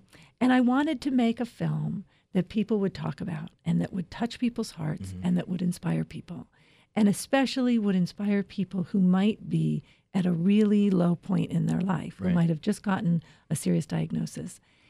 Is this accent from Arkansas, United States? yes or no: no; New York, United States; now in Los Angeles, United States; I'm from New York. I'm from New York. I live in Los Angeles.